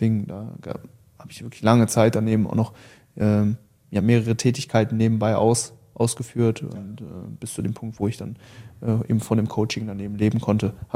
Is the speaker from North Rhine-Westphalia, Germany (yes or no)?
yes; North Rhine-Westphalia, Germany; ich bin so im Dorf mehr oder weniger aufgewachsen. Okay. Und alle Jungs aus dem Dorf, die sind immer noch hier im Kreis Köln.